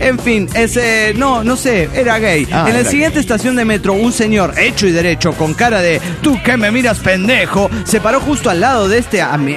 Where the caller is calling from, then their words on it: Mexico City, Mexico; del DF mexicano